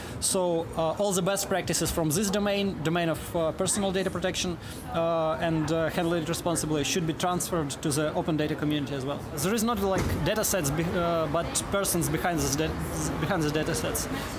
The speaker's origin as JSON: {"language": "English", "region": "Kyiv", "country": "Ukraine", "said": "from Kyiv, Ukraine."}